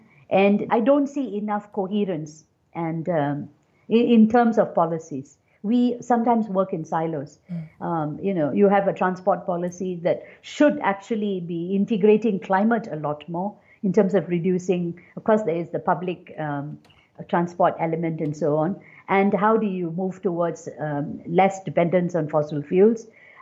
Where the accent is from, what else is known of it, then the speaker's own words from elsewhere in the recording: Penang, Malaysia; now in Klang Valley, Malaysia; I come from Penang and I come to the Klang Valley and I'm living in my brother's house in somewhere in Putra Heights.